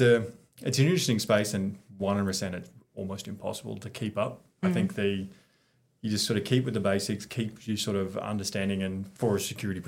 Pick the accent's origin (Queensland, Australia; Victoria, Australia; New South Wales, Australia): Queensland, Australia; Brisbane; I'm from Queensland up in Brisbane